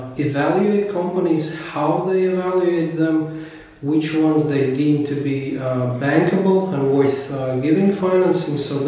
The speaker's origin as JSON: {"language": "English", "region": "Riga", "country": "Latvia", "said": "I come from Riga, Latvia."}